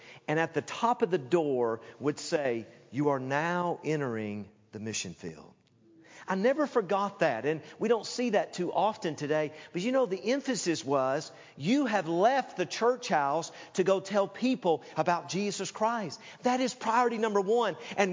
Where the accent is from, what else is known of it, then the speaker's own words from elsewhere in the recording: Knoxville, Tennessee, United States; I grew up in the South and grew up in Knoxville, Tennessee.